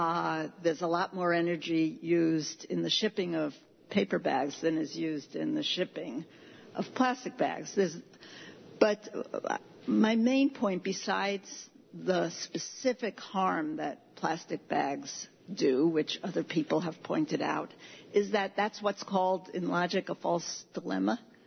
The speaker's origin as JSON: {"language": "English", "town": "Ithaca", "region": "New York", "country": "United States", "said": "from the City of Ithaca"}